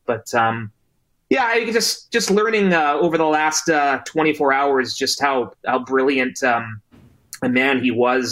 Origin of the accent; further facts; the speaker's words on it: Vancouver, British Columbia, Canada; And where are you from? Oh, Vancouver, BC Lions.